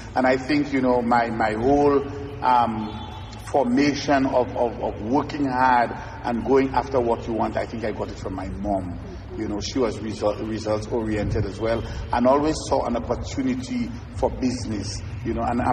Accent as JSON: {"language": "English", "town": "Grande Rivière", "region": "Dennery", "country": "St. Lucia", "lives_now": "southwest of the island, Saint Lucia", "said": "So I'm from the East, you know, and I'm proud to say that I'm from the East, you know, but presently working in the southwest of the island. So I am from, if we're going to, you know, Denry, Grand Rivière Denry"}